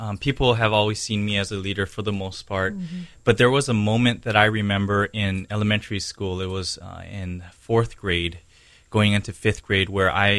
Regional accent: Kaneohe, Hawaii, United States; Yeah, I grew up in Kaneohe, on the windward side, God's country. It's beautiful, a little rainy, but very green, and just all I knew growing up is beautiful on Kaneohe.

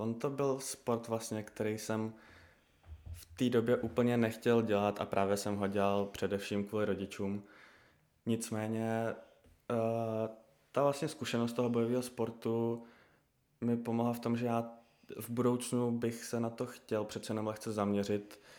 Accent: Prague, Czechia; born there; Jo, já jsem se narodil už tady v Praze.

